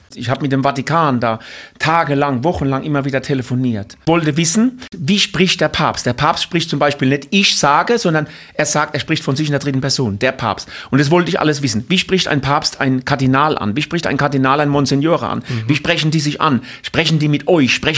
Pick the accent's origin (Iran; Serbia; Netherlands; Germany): Germany; Bad Dürkheim, Rhineland-Palatinate; also born or lived in Ludwigshafen; now in Wörth an der Donau, Germany; In Ludwigshafen und bin dann aufgewachsen in Bad Dürkheim und da habe ich dann gelebt.